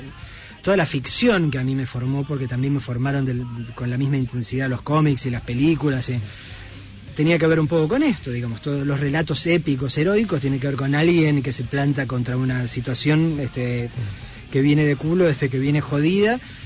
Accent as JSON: {"language": "Spanish", "country": "Argentina", "said": "Nosotros somos el país de Borges, de Cortázar"}